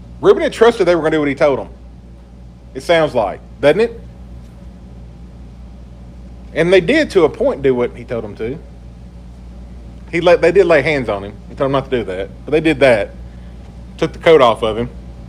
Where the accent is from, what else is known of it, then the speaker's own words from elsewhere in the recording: Tennessee, United States; also born or lived in around the world; born and raised in Tennessee, I've been around the world three times because of the Uncle Sam sending me there, been to a lot of places.